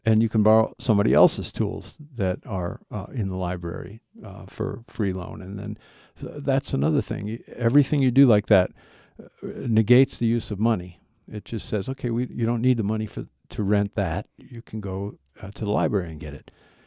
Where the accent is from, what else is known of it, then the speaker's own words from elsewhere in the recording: New England, United States; I visited Maine when I was growing up in New England quite a bit, and I love that state.